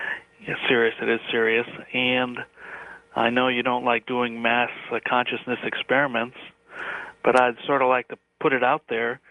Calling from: Connecticut, United States; I'm calling from Connecticut.

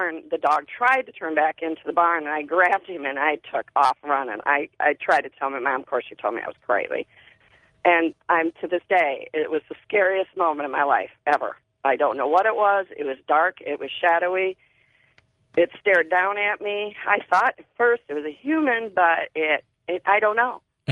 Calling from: Ohio, United States

